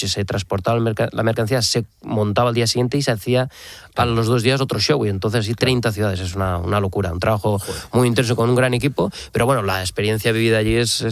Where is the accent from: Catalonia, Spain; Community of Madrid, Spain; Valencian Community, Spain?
Valencian Community, Spain; yo soy valenciano